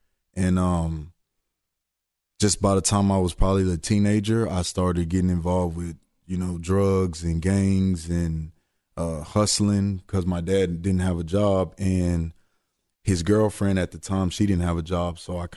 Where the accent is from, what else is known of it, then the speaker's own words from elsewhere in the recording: Houston, Texas, United States; I was born and raised in Houston, Texas.